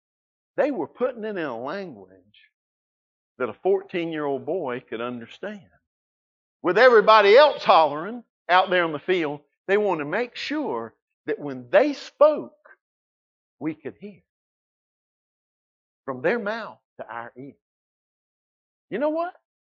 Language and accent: English; Savannah, Georgia, United States; Years ago, when there's this little cracker boy growing up in South Georgia in Savannah, that no matter where he's lived, he can't shake this accent.